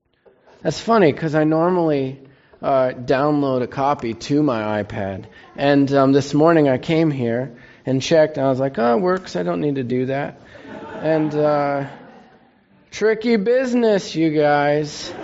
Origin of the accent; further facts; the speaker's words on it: Salt Lake City, Utah, United States; My dad told you already, but I'm from Salt Lake City, Utah.